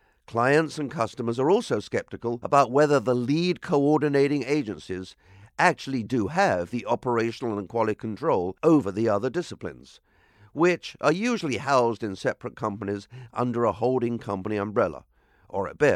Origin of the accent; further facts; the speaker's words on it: Boston, Massachusetts, United States; the best plumber in Boston, my hometown, was their company